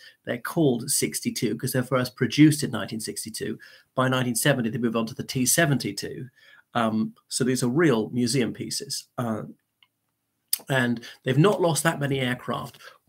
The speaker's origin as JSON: {"language": "English", "country": "Ireland", "said": "everybody … from Ireland."}